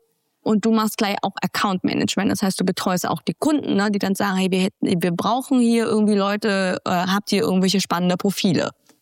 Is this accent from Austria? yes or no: no; Vietnam; now in Germany; ich bin ja in Vietnam zur Schule gegangen. Das wissen, glaube ich, die wenigsten. Ich bin ja auch da geboren und aufgewachsen. Und dann bin ich erst nach Deutschland. Habe dann hier mein Abitur gemacht und dann in Dresden studiert.